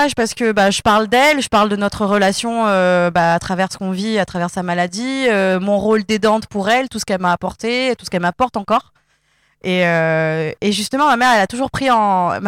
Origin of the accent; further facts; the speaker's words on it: Lyon, Auvergne-Rhône-Alpes, France; Et comme je viens de Lyon, je suis venue en paix, hein.